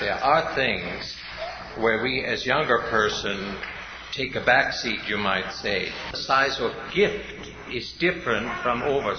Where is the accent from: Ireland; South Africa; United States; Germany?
Germany; when I grew up in Germany